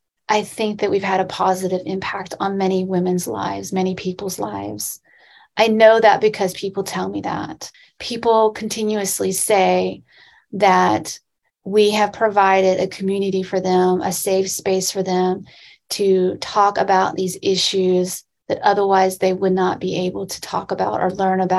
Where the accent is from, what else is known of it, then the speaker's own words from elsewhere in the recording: the South, United States; I grew up here in the South. I didn't know anything about feminism until I left, until I went to school.